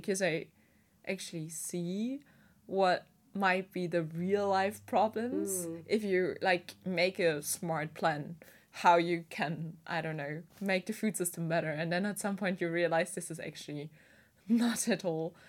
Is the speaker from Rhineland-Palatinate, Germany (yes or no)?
yes; Mainz, Rhineland-Palatinate, Germany; And there was this one course in my hometown university in Mainz